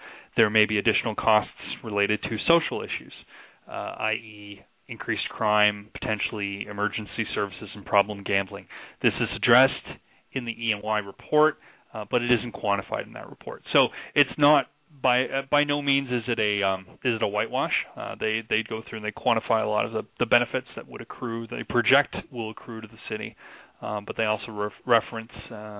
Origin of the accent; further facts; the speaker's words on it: Toronto, Ontario, Canada; including land-based developments in my hometown, Toronto